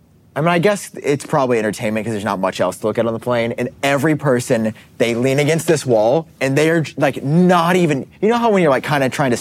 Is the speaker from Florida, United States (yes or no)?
no; New York, United States; I love the Yankees. I'm a New Yorker.